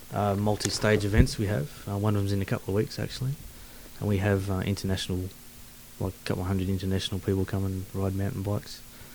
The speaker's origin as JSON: {"language": "English", "town": "Melbourne", "region": "Victoria", "country": "Australia", "said": "I prefer AFL, but I'm from Melbourne, so."}